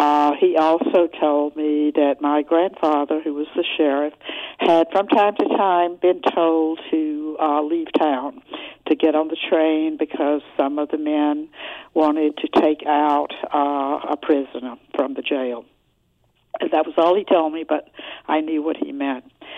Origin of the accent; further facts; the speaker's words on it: Georgia, United States; Growing up in Georgia in the 40s and 50s, you couldn't help but be somewhat racist.